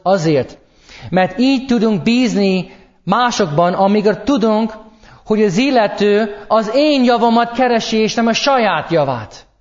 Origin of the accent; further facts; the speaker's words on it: St. Louis, Missouri, United States; én éppen St. Louisban nőttem fel